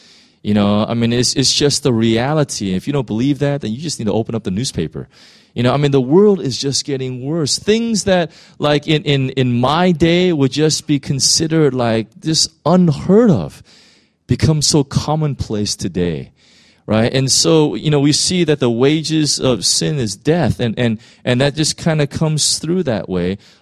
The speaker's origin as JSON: {"language": "English", "country": "United States", "said": "And that's why, like, for me, I'm American."}